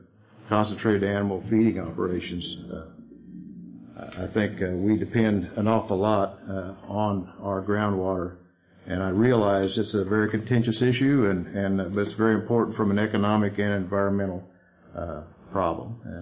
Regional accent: United States; My family has lived in Sullivan County for over 200 years. I grew up in Sullivan County.

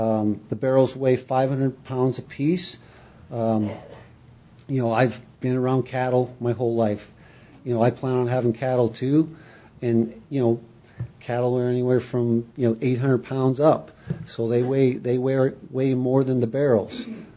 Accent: Canada; now in United States; I'm from Canada. I live in the U.S.

